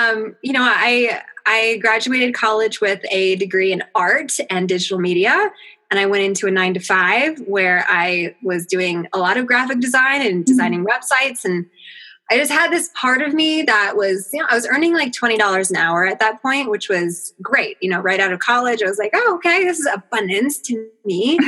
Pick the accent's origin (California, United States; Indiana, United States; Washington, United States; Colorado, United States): Colorado, United States; Boulder; now in Vail, United States; So I am in Vail, Colorado, and I'm definitely a mountain girl through and through. I was born and raised in Boulder, so just down the road.